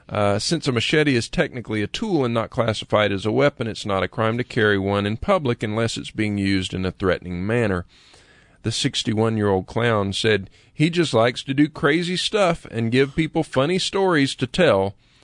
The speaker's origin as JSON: {"language": "English", "town": "Lakeland", "region": "Florida", "country": "United States", "tie": "born or raised there", "said": "My hometown of Lakeland, Florida."}